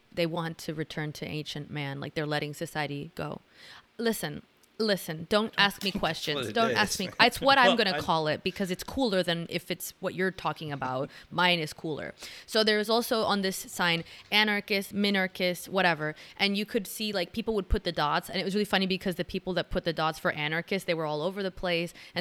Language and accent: English; Miami, Florida, United States; Because I am from Miami, so I wanted to go back.